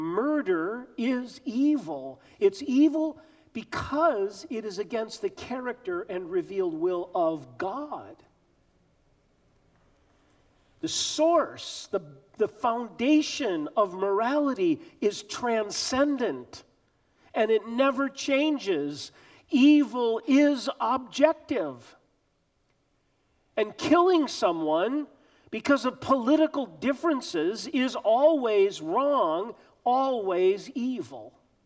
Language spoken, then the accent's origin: English; Minnesota, United States; like the shootings in my home state of Minnesota yesterday